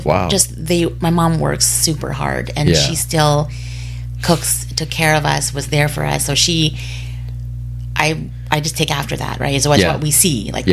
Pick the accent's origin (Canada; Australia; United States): Canada; Winnipeg, Manitoba; also born or lived in Edmonton; I grew up, I was born and raised in Winnipeg. Well, I was born in Edmonton, but I came when I was like one.